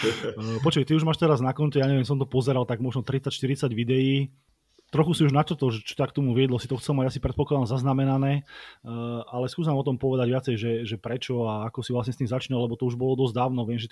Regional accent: Považská Bystrica, Trenčín Region, Slovakia; Ja som z Považskej Bystrice, kde má históriu vlastne enduro, ale nie cyklo enduro, ale moto enduro.

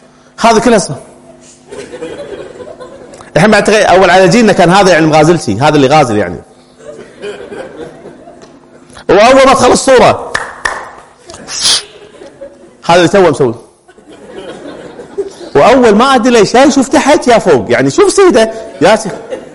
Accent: Kuwait; احنا عندنا بالكويت نقول الزين غالي صح؟

